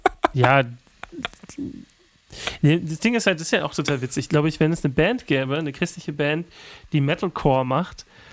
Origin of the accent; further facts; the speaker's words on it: East Germany, Germany; Ich bin Ostdeutscher.